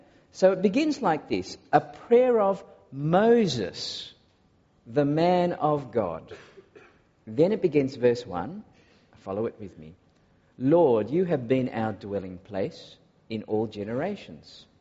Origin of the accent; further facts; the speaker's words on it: Singapore; also born or lived in Malaysia; now in Australia; I was born in Malaysia and I grew up in Singapore before doing some more growing up in Australia, and so my accent is very different depending on who I speak to.